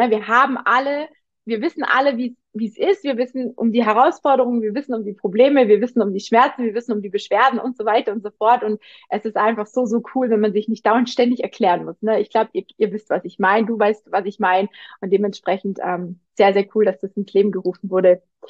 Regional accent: Baden-Württemberg, Germany; moved away; Also bei uns, da wo ich herkomme, im Schwabenländle gibt es nicht groß viel Berge

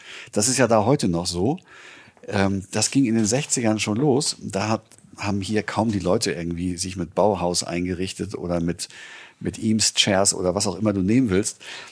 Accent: Northern Germany, Germany; bei uns in Norddeutschland

